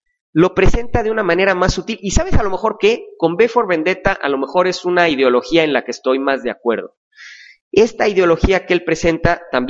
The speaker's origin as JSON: {"language": "Spanish", "country": "Mexico", "said": "Sí, o sea, así es México, tiene razón. Así somos los mexicanos."}